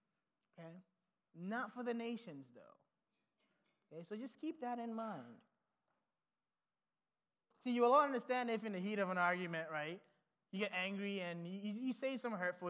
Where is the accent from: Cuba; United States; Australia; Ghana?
Ghana; moved away; when you ask us about our life growing up in Ghana, you get completely different stories.